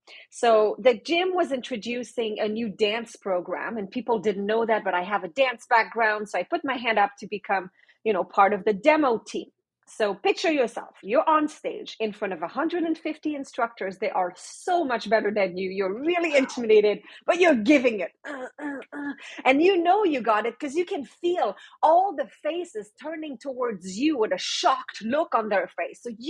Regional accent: Canada; English is a second language; I'm French Canadian.

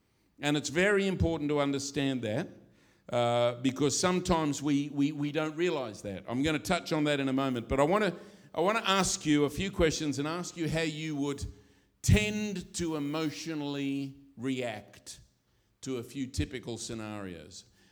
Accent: Australia; and I'm an Australian

